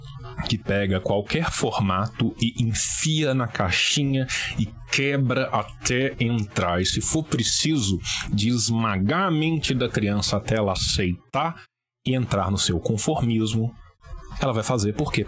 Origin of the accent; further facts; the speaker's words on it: Minas Gerais, Brazil; Ah, não, cara, eu sou mineiro, sabe?